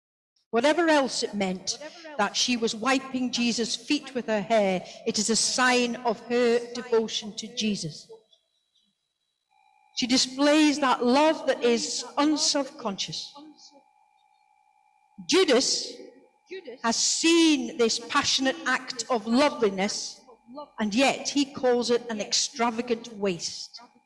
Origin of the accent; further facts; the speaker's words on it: North East England, United Kingdom; I'm a Geordie, I can say courting.